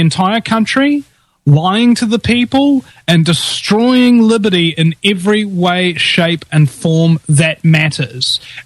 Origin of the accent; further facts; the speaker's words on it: New Zealand; as a New Zealander